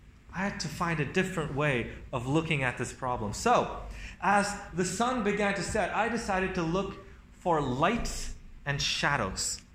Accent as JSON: {"language": "English", "country": "India", "tie": "born there", "said": "as many of you know, I was born in India."}